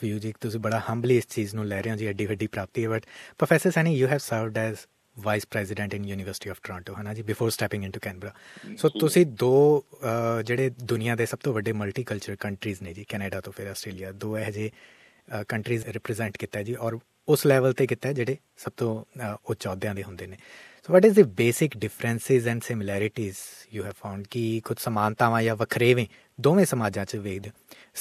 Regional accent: Punjab, India; ਲੁਧਿਆਣਾ ਦੇ ਬੂਟੇ ਹੋ ਜੀ, ਪੰਜਾਬ ਤੋਂ, ਸੋ ਮੈਂ ਵੀ ਉਸ ਜ਼ਿਲ੍ਹੇ ਤੋਂ ਹਾਂ ਜੀ

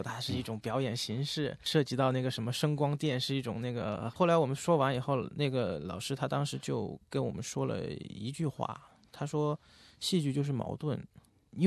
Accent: Chongqing, China; 我家是重庆的，当时我过来以后呢是读的那个人力资源管理的一个本科。

